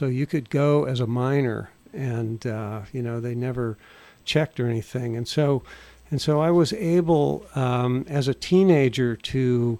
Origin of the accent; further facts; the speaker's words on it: Castro Valley, California, United States; also born or lived in San Francisco; I grew up largely in the East Bay, in Castro Valley, which was, you know, kind of a perfect 50s suburban situation.